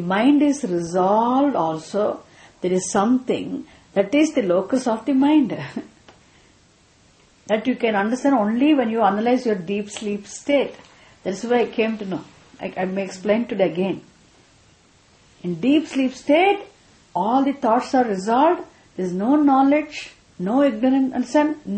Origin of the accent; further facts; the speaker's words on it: Tamil Nadu, India; I wish I could speak in Hindi at least. Unfortunately, being born and brought up in Tamil Nadu.